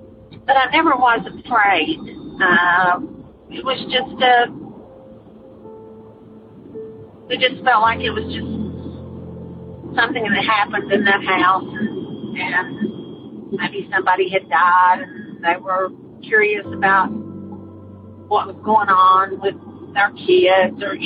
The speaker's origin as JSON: {"language": "English", "town": "Concord", "region": "North Carolina", "country": "United States", "said": "I'm from Concord, North Carolina."}